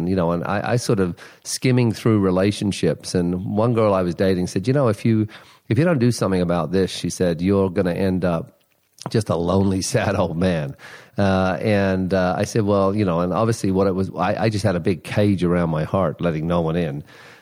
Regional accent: St. John's, Newfoundland and Labrador, Canada; I'm from Newfoundland, right? Newfoundland. I can do a little Irish. It's Irish and Newfie. It's close. It's a little softer. I'm from St. John's.

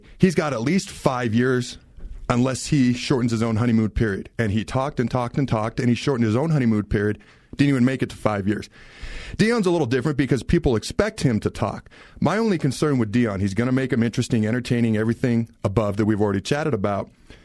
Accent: Washington, United States; also born or lived in Hastings, Nebraska; now in Colorado, United States; so I was born in Hastings, Nebraska when I was three. My dad's job took me up to the state of Washington. So I grew up in the state of Washington. I always wanted to live in Colorado.

